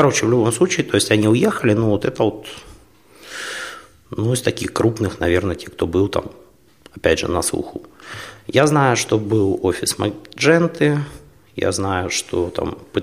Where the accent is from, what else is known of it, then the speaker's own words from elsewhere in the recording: Horlivka, Donetsk Oblast, Ukraine; А, сам я из Горловки.